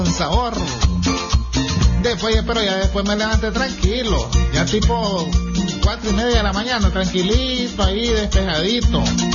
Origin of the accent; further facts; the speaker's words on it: San Isidro, Matagalpa, Nicaragua; de San Isidro, Matagalpa.